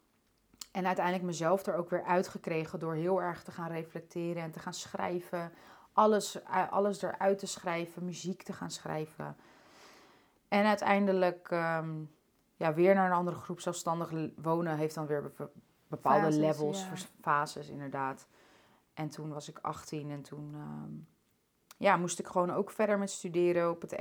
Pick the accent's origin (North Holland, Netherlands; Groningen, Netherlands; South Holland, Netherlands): North Holland, Netherlands; Amsterdam; also born or lived in Gelderland; Geboren in Amsterdam. En ook in Amsterdam gebleven.